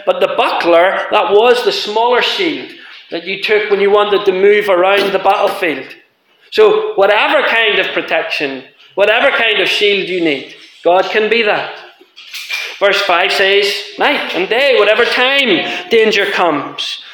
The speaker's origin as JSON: {"language": "English", "country": "Ireland", "lives_now": "Scotland, United Kingdom", "said": "because I'm an Irish man living in Scotland."}